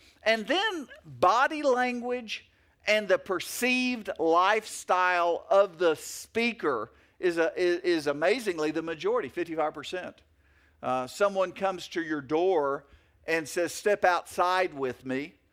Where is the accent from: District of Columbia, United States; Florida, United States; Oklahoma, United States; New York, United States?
Oklahoma, United States; I'm from Oklahoma, and we don't have a lot of skyscrapers at that point.